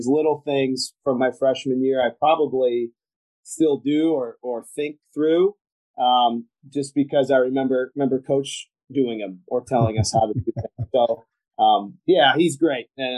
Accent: Sandusky, Ohio, United States; I grew up in Sandusky, so I didn't really want to.

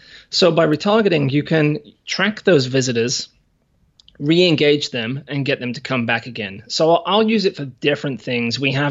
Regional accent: England, United Kingdom; now in New Zealand; So I'm an English guy. My accent's pretty messed up nowadays. I live in New Zealand with my partner, Freya.

